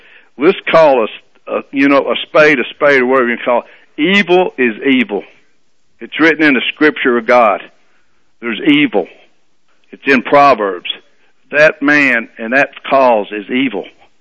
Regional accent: United States; I'm an American and I'm a proud Tennessee volunteer

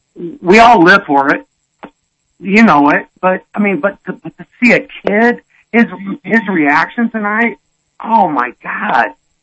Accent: San Antonio, Texas, United States; I grew up in San Antonio, Texas, and I played basketball with Shaquille O'Neal

